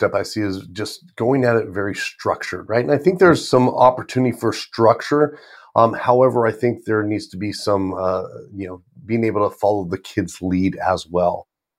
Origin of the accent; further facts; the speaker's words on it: California, United States; Now, I grew up in Orange County, California.